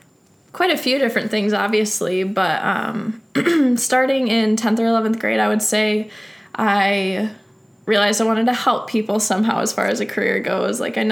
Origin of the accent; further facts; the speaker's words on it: Allegan, Michigan, United States; But I grew up in Allegan, Michigan, in a pretty typical middle-class family.